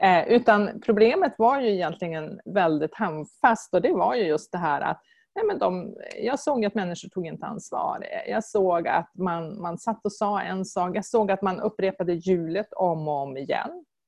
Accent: Umeå, Västerbotten County, Sweden; now in Malmö, Sweden; Jag kommer från Umeå och så jag gjorde en ganska lång egen migrationsresa och det var ett medvetet val för mig. Jag ville flytta till Malmö

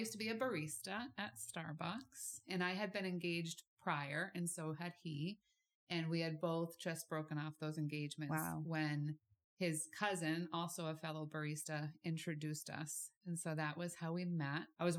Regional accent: Whitinsville, Massachusetts, United States; So yeah, I grew up in Whitensville, went to Pleasant Street Christian Reformed Church.

